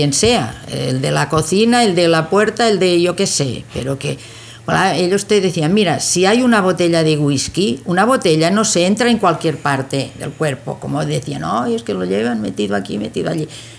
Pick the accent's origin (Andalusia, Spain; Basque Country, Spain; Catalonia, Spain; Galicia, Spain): Catalonia, Spain; Breda; born there; yo nací en Breda, de la provincia de Girona, Cataluña.